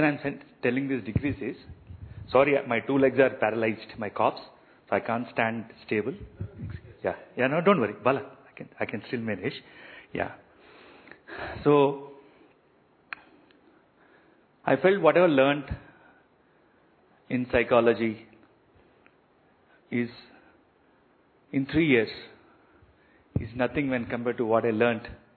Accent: Hyderabad, Telangana, India; also born or lived in United States; I am from Hyderabad. I spent 15 years in IT, 10 years in US.

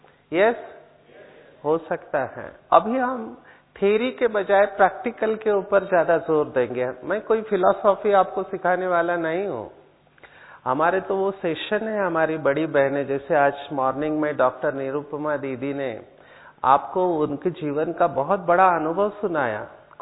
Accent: Maharashtra, India; Actually I am from Sindhudurg district of Maharashtra, जो गोवा के border पे है, और वहां का स्टेपल डाइट है फिश एंड राइस, तो बचपन से वही खाया था।

